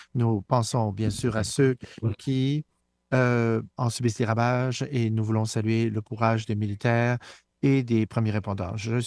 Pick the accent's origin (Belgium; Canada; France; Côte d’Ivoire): Canada; Sur notre personnel, j'ai travaillé dans plusieurs régions du monde. Je suis né et j'ai grandi au Canada.